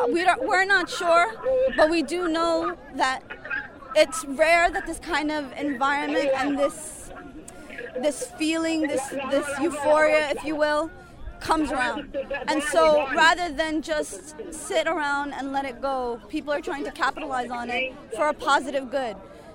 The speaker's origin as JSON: {"language": "English", "town": "Bronx", "region": "New York", "country": "United States", "said": "Originally from the boogie down Bronx in New York, and then by way of Yemen, southern Yemen specifically."}